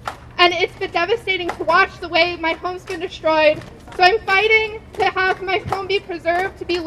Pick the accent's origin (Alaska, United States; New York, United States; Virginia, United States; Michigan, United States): Alaska, United States; moved away; I'm from Alaska, and I grew up in wilderness. And I was so used to skiing and snowshoeing and hiking. And I loved the wilderness. And then I moved away, and I watched my home crumble.